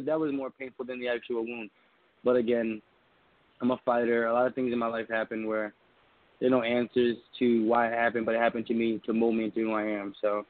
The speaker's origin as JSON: {"language": "English", "town": "Philadelphia", "region": "Pennsylvania", "country": "United States", "said": "No, I'm from Philly, and they fall in love."}